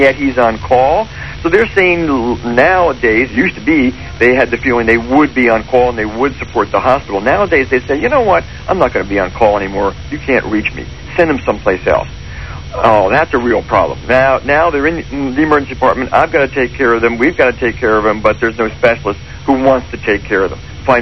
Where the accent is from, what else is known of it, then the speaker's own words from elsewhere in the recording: Philadelphia, Pennsylvania, United States; I'm from Philadelphia originally, so